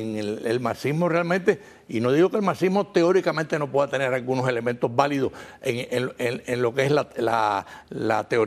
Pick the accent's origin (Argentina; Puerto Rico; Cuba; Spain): Cuba